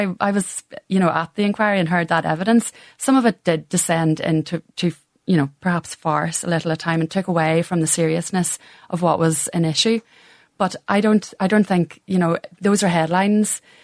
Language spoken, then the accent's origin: English; Enniskillen, Northern Ireland, United Kingdom; now in Dublin, Ireland; Yeah, I mean, I'm obviously from Northern Ireland. Yeah. I'm from Enniskillen, but I live in Dublin